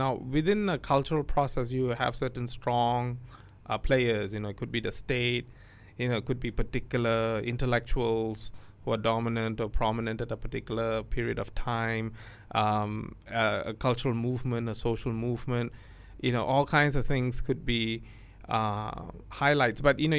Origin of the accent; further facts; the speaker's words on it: Malaysia; I am Malaysian, that I have been shaped by the history of Malaysia, which includes this entanglement with the British Empire and things British